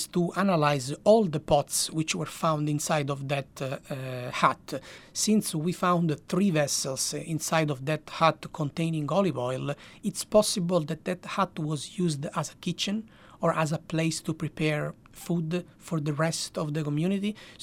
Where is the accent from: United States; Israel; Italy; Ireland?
Italy; Noto, Sicily; this archaeological site is located by my hometown, Noto.